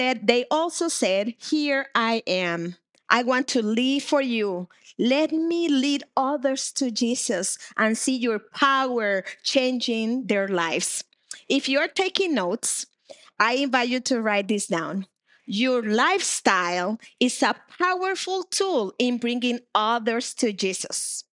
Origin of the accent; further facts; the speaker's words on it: Barranquilla, Atlántico, Colombia; who went to Barranquilla, my hometown in Colombia